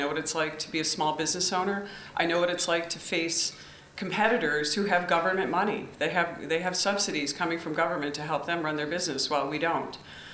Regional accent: New Hartford, New York, United States; I'm born and raised in Utica area, New Hartford. I live across the street from the house I grew up in.

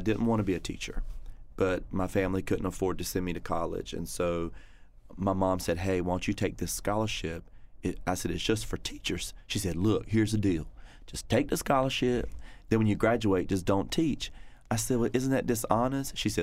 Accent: North Carolina, United States; I grew up in the country, eastern North Carolina, down a dirt road, and all my life I just wanted to travel and see the world

